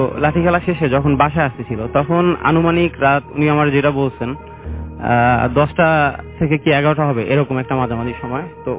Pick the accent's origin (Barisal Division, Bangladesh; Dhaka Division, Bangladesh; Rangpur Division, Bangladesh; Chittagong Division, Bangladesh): Barisal Division, Bangladesh; Barisal; আমি এসেছি বরিশাল থেকে।